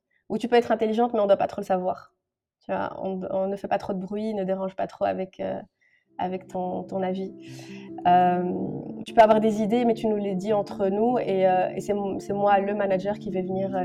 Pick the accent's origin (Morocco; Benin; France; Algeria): Morocco; moi et mon associée, on est toutes les deux ici des femmes africaines. Moi je suis marocaine